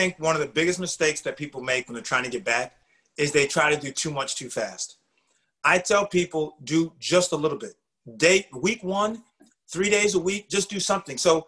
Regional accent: New England, United States; I'm a New Englander. You know, I'm from New England.

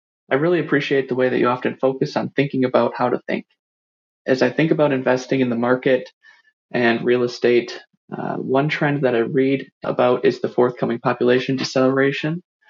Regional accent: Madison, Wisconsin, United States; from Madison, Wisconsin, and thanks for taking my question.

